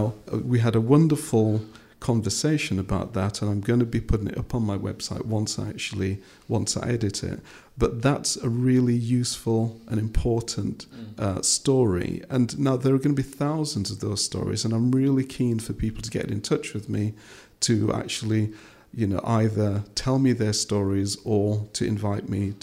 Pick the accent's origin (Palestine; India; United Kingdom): United Kingdom; Yorkshire and the Humber; a younger person who was born and brought up in Yorkshire, as I was.